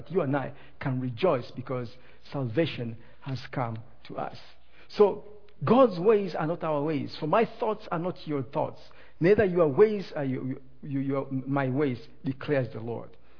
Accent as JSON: {"language": "English", "country": "Tanzania", "said": "My wife's from Burundi, I'm from Tanzania."}